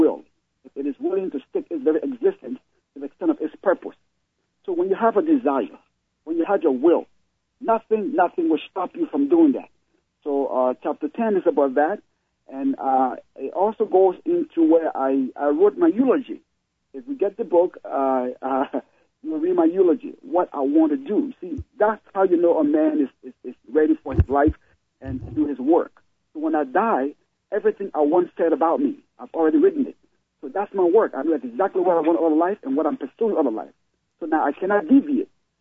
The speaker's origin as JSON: {"language": "English", "region": "Nimba County", "country": "Liberia", "said": "I'm from Liberia, Nimba County. Liberia has 15 different, 15 tribes, and it's from one of the tribes called Mano. And Mano is from one of the populous counties in Liberia called Nimba County."}